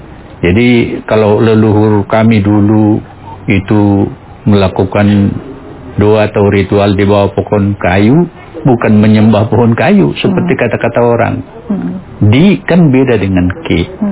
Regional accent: North Sumatra, Indonesia; Karena kan kami Batak, pakai ulosnya ulos Batak, bahasanya bahasa Batak, dan musik tradisinya musik Batak, kondang Batak.

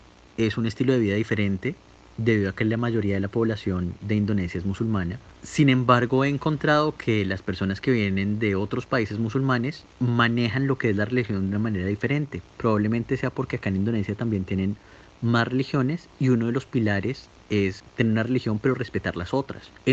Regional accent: Colombia; Ir a una piscina es totalmente diferente acá que ir a una piscina en Colombia.

